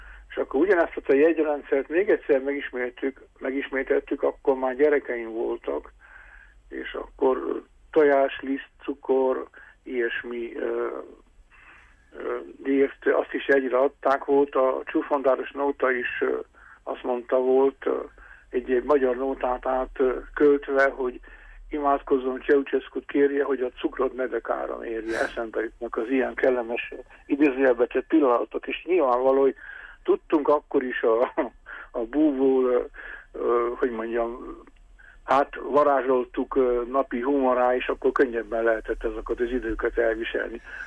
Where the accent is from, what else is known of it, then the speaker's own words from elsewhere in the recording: Gheorgheni, Harghita, Romania; Gyergyószaim Miklósonnak most, akik hallanak a városomból, a szülővárosomból